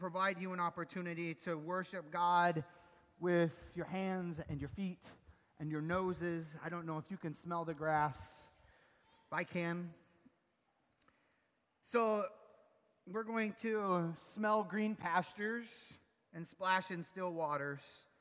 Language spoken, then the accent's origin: English; Spokane, Washington, United States; I grew up in Spokane, Washington. The winters, much like here, were long and snowy and wet.